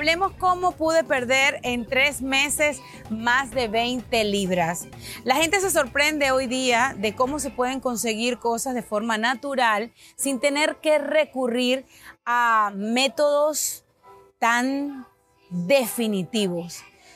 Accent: Venezuela; Como latina, ¿ok? Venezolana, no puede faltar en tu alimentación una arepa.

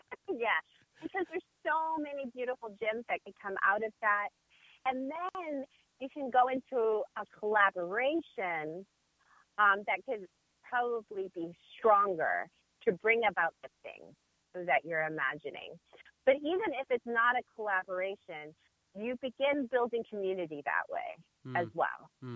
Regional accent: Detroit, Michigan, United States; getting lost in Detroit, rediscovering my hometown, introducing myself to neighborhoods that I'd never known about before.

